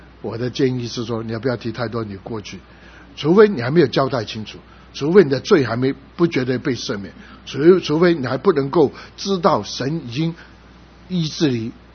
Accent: Guangdong, China; 我们广东人喜欢喝凉茶

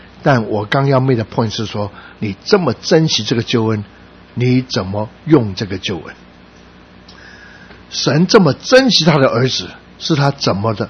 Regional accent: Guangdong, China; 他知道我是广东人

